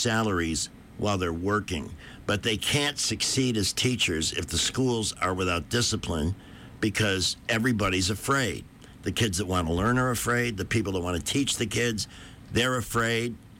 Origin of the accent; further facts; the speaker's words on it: Chicago, Illinois, United States; I grew up in Chicago. I know the city very well.